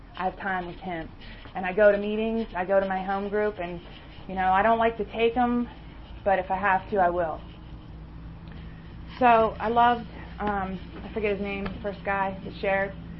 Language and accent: English; Altoona, Pennsylvania, United States; now in Newcastle, United States; So I moved to Newcastle. I'm from Altoona, which that's why I love this area, too. I grew up in Altoona.